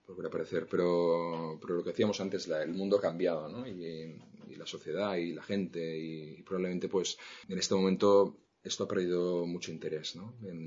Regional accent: Barcelona, Catalonia, Spain; me siento barcelonés, me siento catalán

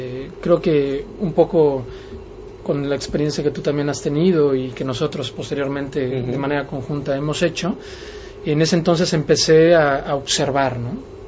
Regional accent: Mexico City, Mexico; yo soy de la Ciudad de México, viví mucho tiempo en provincia, en un entorno de mucha paz que me permitió pues adentrarme en muchos temas antes de tiempo. Posteriormente hago un viaje a Chicago, en donde decido estudiar arquitectura.

